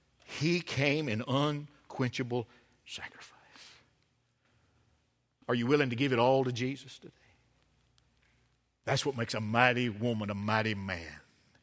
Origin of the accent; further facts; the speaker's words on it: Pisgah, Alabama, United States; we've been to Pisgah, Alabama. That's my hometown.